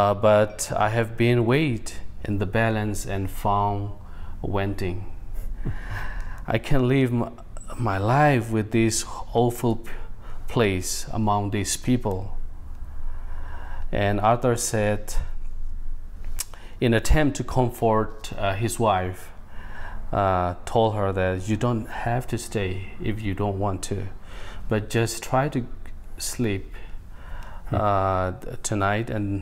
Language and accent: English; Chin State, Myanmar; I was specifically from Hakka Chin State, mm-hmm. Burma, west part of the country.